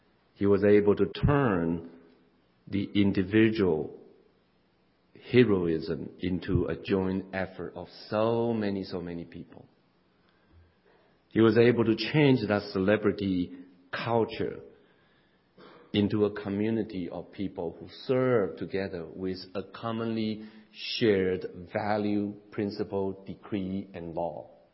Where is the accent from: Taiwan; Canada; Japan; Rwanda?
Taiwan; English is a second language; moved away as an adult; now in New Jersey, United States; I was born and raised in Taiwan, and I have come to this country since 1979. So I lived in this country more years than, you know, I live in Taiwan.